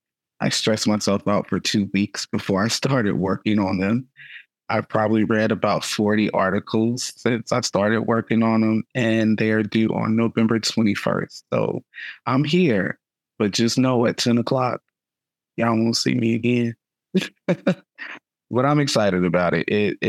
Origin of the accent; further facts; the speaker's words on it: Charlotte, North Carolina, United States; now in Brooklyn, United States; in Brooklyn. I'm from Charlotte, North Carolina.